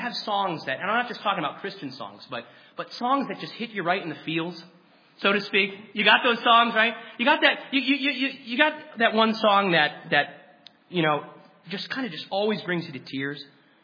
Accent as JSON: {"language": "English", "region": "the North", "country": "United States", "said": "I'm from the North. I'm a Yankee, you know what I mean, whatever."}